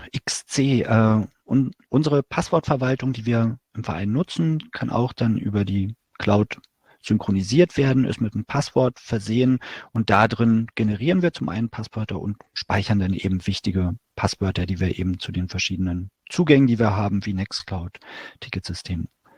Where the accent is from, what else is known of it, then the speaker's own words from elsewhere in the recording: Berlin, Germany; was für mich als Berliner dann eben auch ganz toll ist, dass ich nicht extra nach Freiburg fahren muss